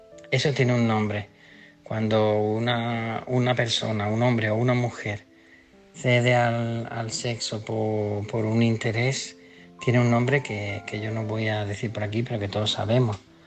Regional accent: Málaga, Andalusia, Spain; de Málaga.

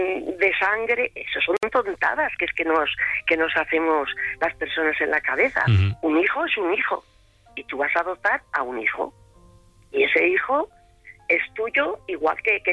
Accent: Zaragoza, Aragon, Spain; Soy de Zaragoza

